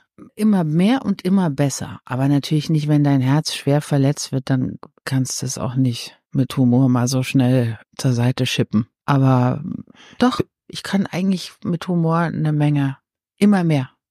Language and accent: German; East Germany, Germany; ich komme ja aus dem Osten und gut, das ist jetzt auch schon sehr lange her. Aber ich bin aufgewachsen, die ersten im Prinzip 19, 20 Jahre in der DDR.